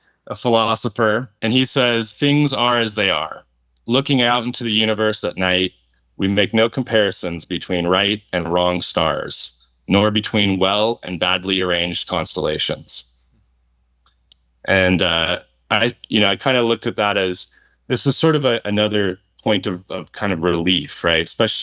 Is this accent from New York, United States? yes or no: no; California, United States; born there; And I was born in California, and I sort of made my way to the ocean essentially and lived along the coast.